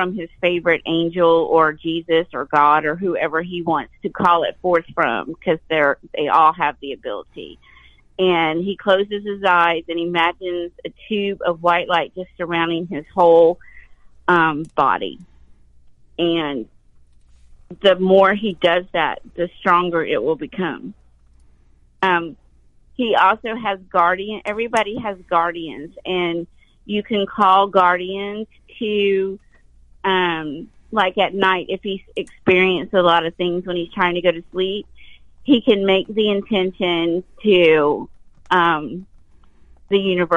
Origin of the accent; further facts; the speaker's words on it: the South, United States; born there; Right, and I was born in the South, so I'm loving this story already.